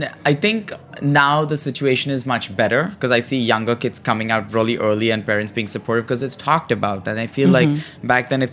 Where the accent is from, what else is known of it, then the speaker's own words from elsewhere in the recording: India; now in United States; So one of the things that happened when I came from India to America, I had never traveled at all at that point because my parents didn't have money.